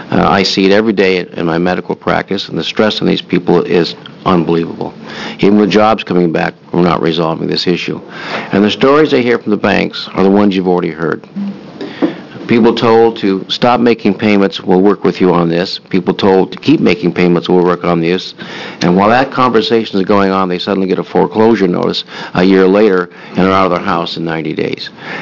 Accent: Oregon, United States; I'm from Southern Oregon, District 3

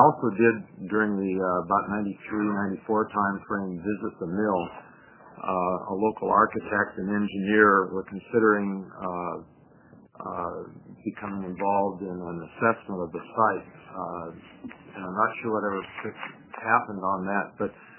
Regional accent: Oregon, United States; from Marion County

